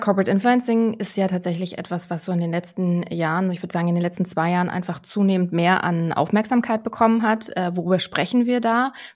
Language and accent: German; Berlin, Germany; now in Hamburg, Germany; Ich bin eine Berliner Pflanze, da komme ich nämlich eigentlich her und da fühle ich mich auch sehr stark beheimatet. Mittlerweile lebe ich aber hier oben bei Hamburg. Das heißt, das ist wirklich mittlerweile mein Zuhause.